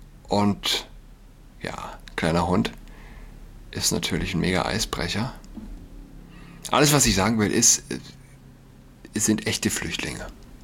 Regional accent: Saarland, Germany; Verdun ist nicht weit von meiner Heimat, dem Saarland.

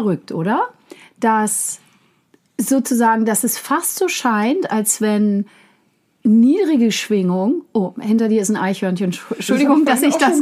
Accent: Berlin, Germany; jetzt bin ich auch selber Berlinerin

